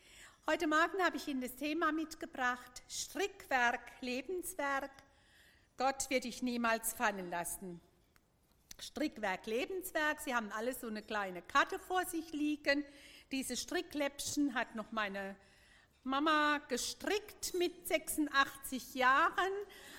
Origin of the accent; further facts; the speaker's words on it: Meckenheim, Rhineland-Palatinate, Germany; Ich komme aus Meckenheim-Pfalz. Es ist bei Neustadt an der Weinstraße.